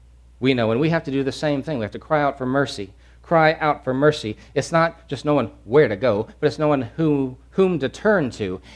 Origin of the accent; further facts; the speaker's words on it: Louisiana, United States; You know, I'm from Louisiana, which has a large African-American population.